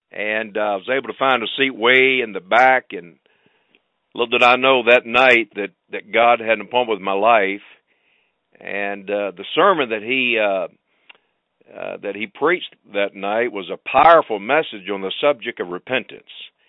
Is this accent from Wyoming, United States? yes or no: no; Friendswood, Texas, United States; I grew up in the Houston area. I actually grew up in Friendswood. I'm a 1977 graduate from Friendswood High School.